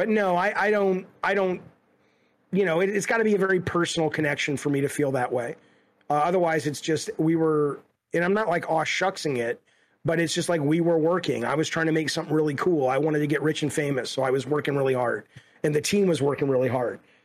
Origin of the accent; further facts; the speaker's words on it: Alabama, United States; Preacher really represent Preacher because of growing up in Alabama and just how conservative and racist and, you know, religious it was.